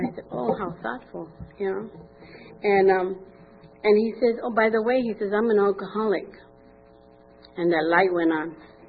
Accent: Arizona, United States; And I said, "You don't know me. I'm from Arizona. Get out of here."

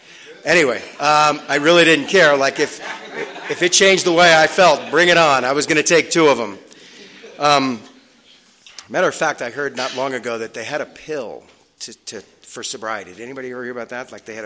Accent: New York, United States; So I grew up in New York. I grew up in the 60s.

